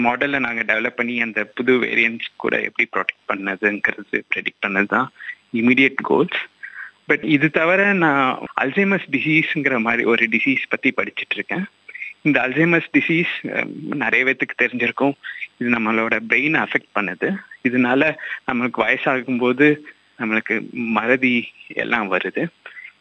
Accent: Coimbatore, Tamil Nadu, India; moved away as an adult; also born or lived in Bangalore; now in Australia; நான் வந்து கோயம்புத்தூர்ல தான் வளர்ந்தேன்.

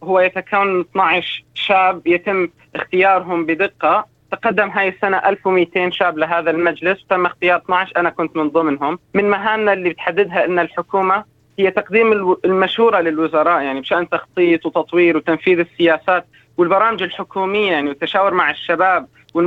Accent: Syria; also born or lived in Egypt; now in Sydney, Australia; أنا طلعت من سوريا بداية 2013، كانت عز الحرب، وتوجهنا إلى مصر.

